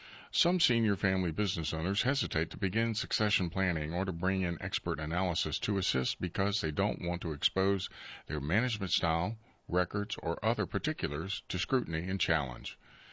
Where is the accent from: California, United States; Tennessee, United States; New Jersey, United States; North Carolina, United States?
North Carolina, United States; Garland; I'm from Garland, down in Sampson County. My father's pharmacy was there.